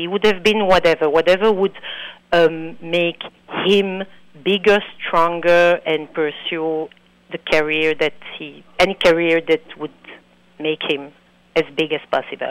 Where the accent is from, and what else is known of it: Antwerp, Flanders, Belgium; born or raised there; first language French; English is a second language